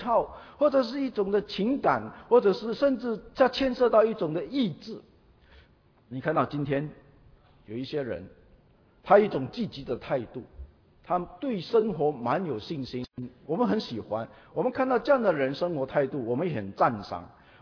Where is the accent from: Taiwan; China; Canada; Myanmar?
China; 我们中国人古人都有说要立志